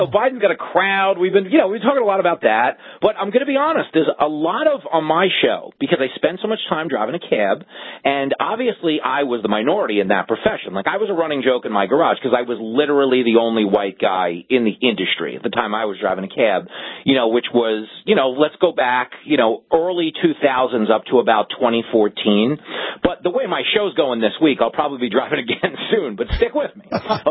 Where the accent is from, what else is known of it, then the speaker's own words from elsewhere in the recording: New York City, New York, United States; I'm a New Yorker. My kid doesn't go to school.